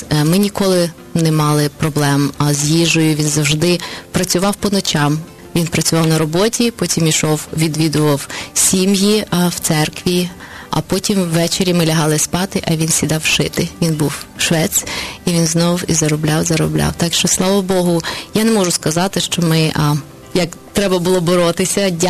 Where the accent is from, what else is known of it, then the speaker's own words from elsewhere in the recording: Chernivtsi, Chernivtsi Oblast, Ukraine; born there; якщо я говорю по-українськи, то я, напевно, народилась на Україні, в місті Чернівцях, в великій родині. Я сьома у моїх тата з мамою.